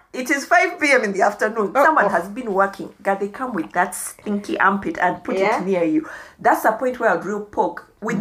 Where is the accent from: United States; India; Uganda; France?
Uganda; Growing up in Uganda